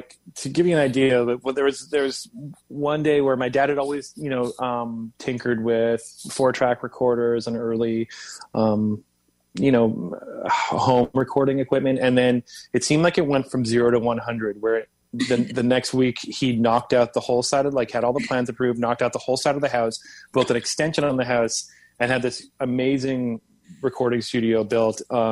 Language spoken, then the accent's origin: English; Pointe-Claire, Quebec, Canada; So then Jimmy, we grew up in Pointe Claire.